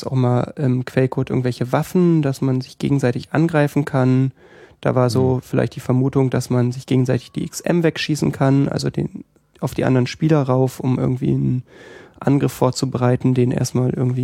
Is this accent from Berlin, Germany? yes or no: yes; Berlin, Germany; Also ich muss ehrlich sagen, ich bin ja Berliner, ich bin hier aufgewachsen.